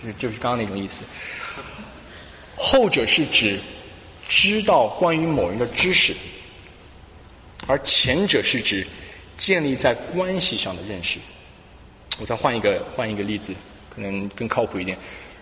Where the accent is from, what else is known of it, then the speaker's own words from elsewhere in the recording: Shanghai, China; born there; 我出生在上海的大洋浦，大洋浦有点类似于伦敦的 Marland 或者East London， 人才辈出。